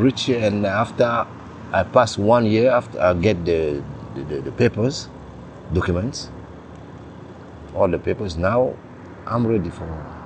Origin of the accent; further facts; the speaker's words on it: Chad; English is a second language; now in Italy; I'm from Chad. I'm here in Italia for 2 years now. And I come from Milano and I reached Ventimiglia 1 week ago.